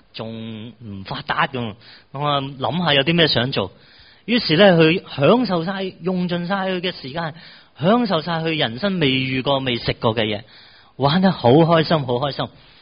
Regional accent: Hong Kong; 我哋香港人好中意玩过山车，

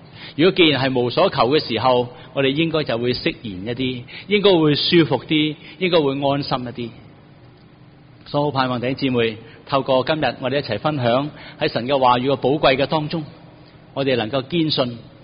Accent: China; 我们中国人古人说，如果一个人有100岁的话

